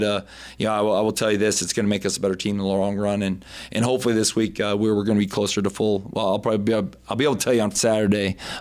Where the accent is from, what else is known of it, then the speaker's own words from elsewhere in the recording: South Dakota, United States; we played him in 1996, and I was a redshirt freshman on the sideline, and I was from South Dakota.